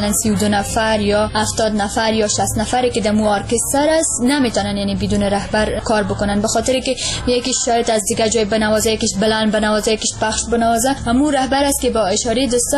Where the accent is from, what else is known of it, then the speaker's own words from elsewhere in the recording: Afghanistan; حتی باورشان نمیشد که ما از افغانستان هستیم